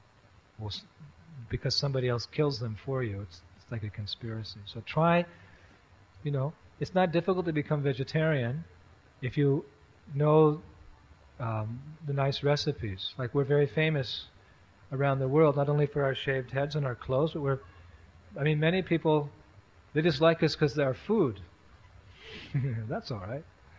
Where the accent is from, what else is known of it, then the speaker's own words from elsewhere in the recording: United States; I'm American. I live in Massachusetts.